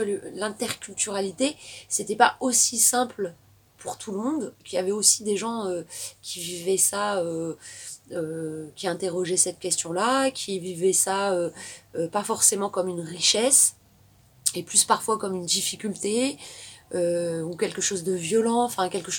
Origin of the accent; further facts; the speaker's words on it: Normandy, France; Et j'ai grandi en Normandie.